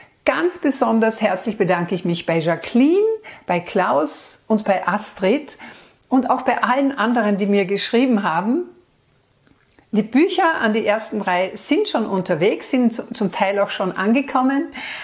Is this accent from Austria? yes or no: yes; Austria